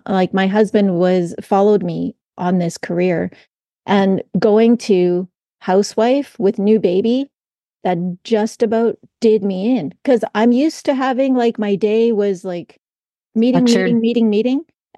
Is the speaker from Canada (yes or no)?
yes; Saskatoon, Saskatchewan, Canada; I just moved back home to Saskatoon, where I was born and raised, got the acreage that I was raised on, and wanted to just raise my kids here. So we've been here ever since